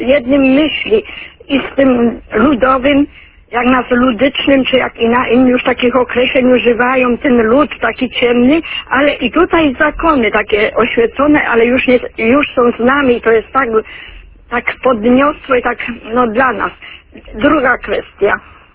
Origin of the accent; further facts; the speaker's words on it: Poznań, Greater Poland Voivodeship, Poland; ja jestem poznanianką, jestem dumna z tego